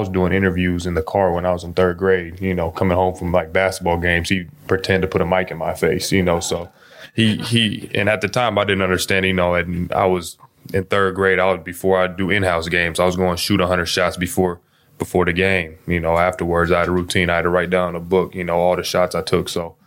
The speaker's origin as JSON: {"language": "English", "town": "Seattle", "region": "Washington", "country": "United States", "tie": "born or raised there", "said": "I grew up in Seattle."}